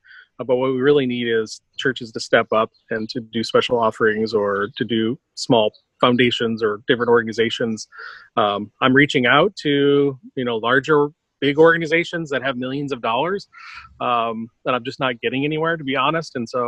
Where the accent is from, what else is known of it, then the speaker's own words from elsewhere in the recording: Indiana, United States; now in San Diego, United States; I grew up in Northern Indiana where when you would drive around in the summer, you'd see all those little roadside stands